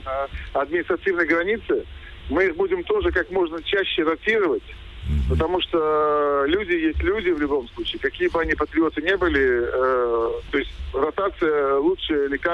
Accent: Crimea, Ukraine; мы как крымские татары, пронизанные информацией, которая идет с Крыма

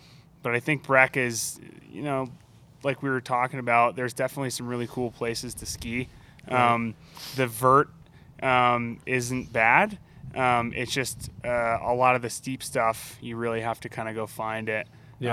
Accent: New York, United States; I am a New Yorker, so don't get me going on Boston.

